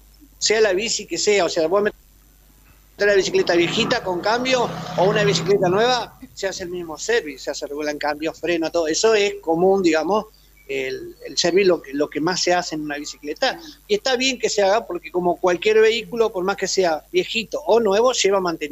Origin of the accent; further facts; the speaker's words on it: Gualeguay, Entre Ríos, Argentina; yo hace de los 11 años que vivo acá, yo soy de Gualeguay, y tengo 53